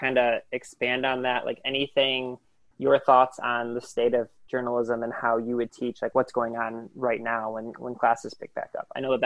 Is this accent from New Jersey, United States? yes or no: no; Lorain, Ohio, United States; I mean, we're both Northeast Ohio kids. I grew up in Lorain and right on the water as well.